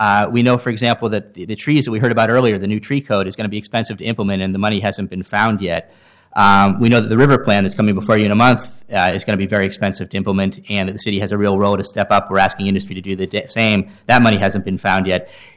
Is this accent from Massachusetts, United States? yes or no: yes; Boston, Massachusetts, United States; I came from Boston, where they're still paying off their big tunnel.